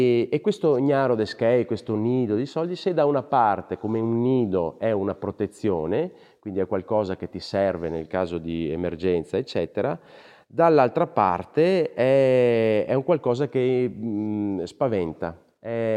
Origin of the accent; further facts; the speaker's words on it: Veneto, Italy; born there; io sono nato nella provincia di Padova, sono un veneto